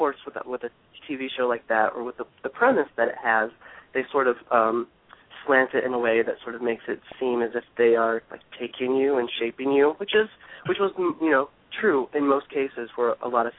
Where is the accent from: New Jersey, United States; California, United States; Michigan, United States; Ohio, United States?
Ohio, United States; I'm 24. I'm from Ohio, and I'm a psychic medium.